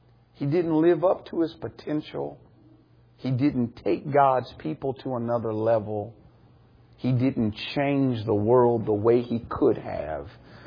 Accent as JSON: {"language": "English", "region": "Indiana", "country": "United States", "said": "I say that because I'm from Indiana."}